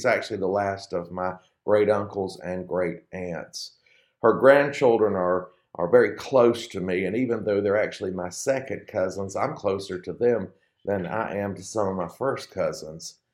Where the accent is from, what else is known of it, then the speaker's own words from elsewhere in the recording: Georgia, United States; moved away; when I left my hometown back in Georgia